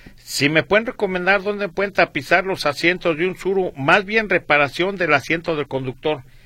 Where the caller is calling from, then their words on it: Tepatitlán, Jalisco, Mexico; de Tepatitlán, Jalisco. Saludos a todo el equipo.